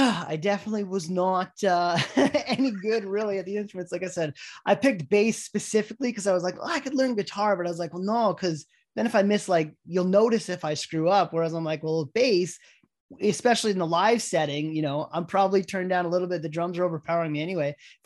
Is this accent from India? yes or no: no; Whitby, Ontario, Canada; so I'm from Whippy, Ontario. So next town over Oshawa